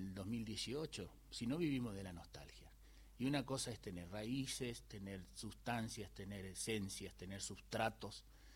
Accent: Misiones, Argentina; also born or lived in Santa Fe; Yo nací en Santa Fe, pero me crié en Misiones. Y me gusta decir que los misioneros nacemos donde se nos da la gana. Porque yo me siento misionero de los muy chiquititos, vivimos allá en el medio de la selva.

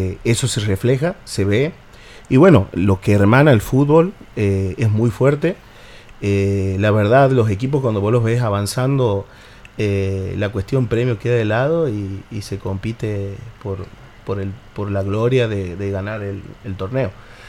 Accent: Pinto, Community of Madrid, Spain; Por ahí por mi tamaño creen que me dedico al rugby y le digo: no, soy de Pinto y he jugado

